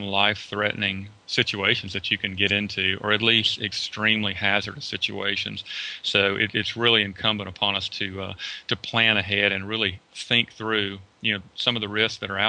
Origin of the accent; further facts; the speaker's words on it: Georgia, United States; I am. I'm from Georgia.